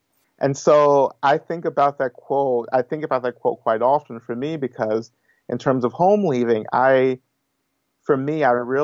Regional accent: the South, United States; Physically, you know, I grew up in the South, and for me growing up in the South, growing up in the church

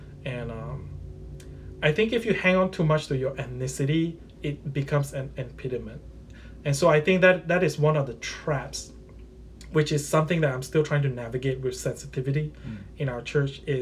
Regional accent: Malaysia; I grew up in Malaysia. I'm like fourth, fifth generation. So the culture that I was part of was, Malaysia is majority Muslim.

